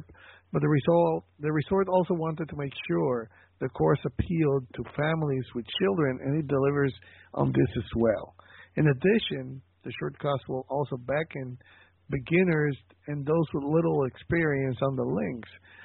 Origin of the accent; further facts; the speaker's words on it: Puerto Rico; moved away; I was born in Puerto Rico and lived there until 2 years ago, and I still have family